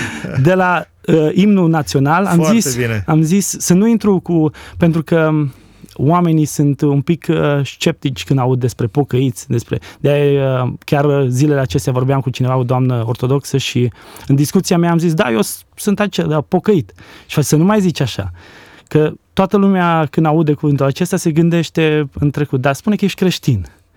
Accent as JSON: {"language": "Romanian", "town": "Lugoj", "region": "Timiș County", "country": "Romania", "tie": "born or raised there", "also_born_or_lived": "Italy", "moved": "yes", "said": "când locuiam în Lugoș, eu de origine sunt din Lugoș, locuiam în Lugoș"}